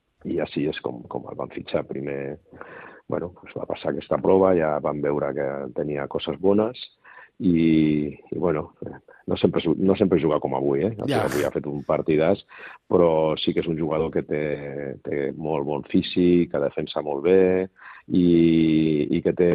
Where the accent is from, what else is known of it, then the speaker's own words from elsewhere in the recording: Badalona, Catalonia, Spain; Soc de Badalona